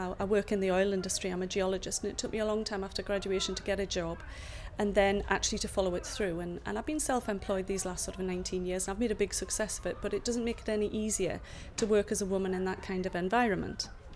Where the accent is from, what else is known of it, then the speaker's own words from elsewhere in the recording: Morpeth, North East England, United Kingdom; I'm 48 and I'm from Morpeth in Northumberland.